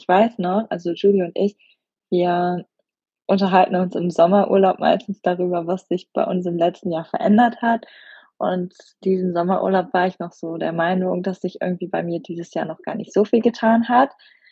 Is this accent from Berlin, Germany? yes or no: no; Cologne, North Rhine-Westphalia, Germany; ich bin die Verlobte von Giulio. Ich komme aus Köln, bin 29 Jahre alt